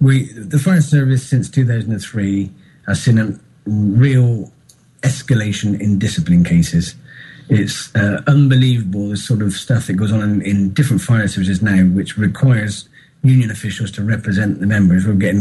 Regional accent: South West England, United Kingdom; I'm a firefighter from Gloucestershire.

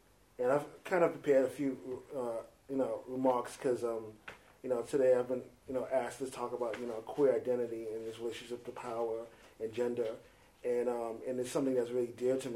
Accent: New York, United States; I'm from New York, you know, fashion is in my genes, so to speak.

